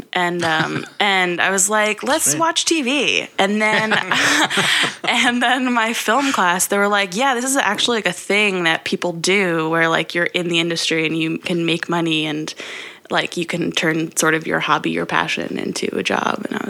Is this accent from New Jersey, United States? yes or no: yes; New Jersey, United States; now in Los Angeles, United States; I'm from New Jersey.